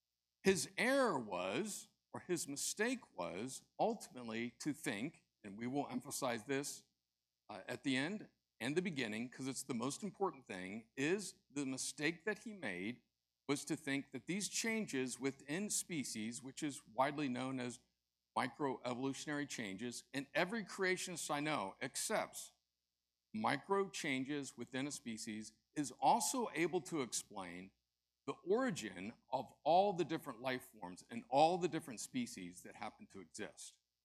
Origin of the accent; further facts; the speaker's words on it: Dayton, Ohio, United States; As Pastor said, I grew up in Dayton, Ohio, and I grew up in the church.